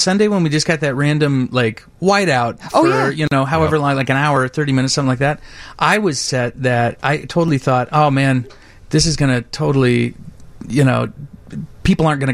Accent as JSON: {"language": "English", "town": "Indianapolis", "region": "Indiana", "country": "United States", "said": "I'm just from outside Indianapolis."}